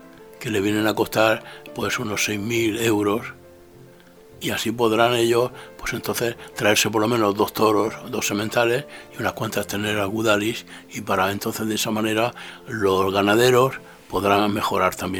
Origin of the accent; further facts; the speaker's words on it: Region of Murcia, Spain; Yo en mi tierra de Murcia lo he visto hasta en el ayuntamiento puesto agua para todos